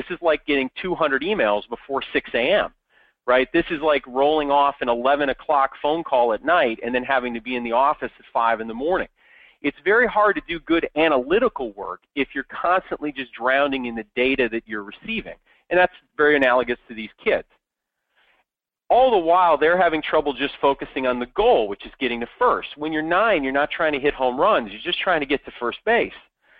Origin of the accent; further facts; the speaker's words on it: Midwest, United States; I grew up in the Midwest, and I coach my kids' teams. I now live on the West Coast.